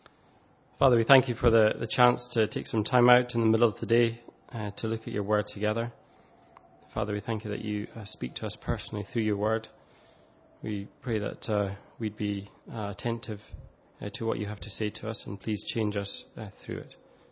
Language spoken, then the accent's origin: English; Scotland, United Kingdom; accent: Scottish; I've been told sometimes that I'm difficult to understand because of my thick Scottish accent.